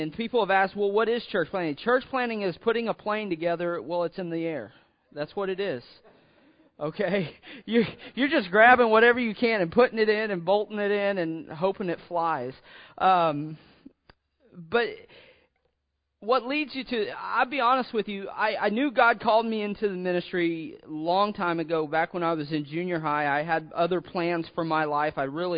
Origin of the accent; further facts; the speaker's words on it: Missouri, United States; and I'm from Missouri, and I was like, well, I just couldn't get Missouri out of my heart.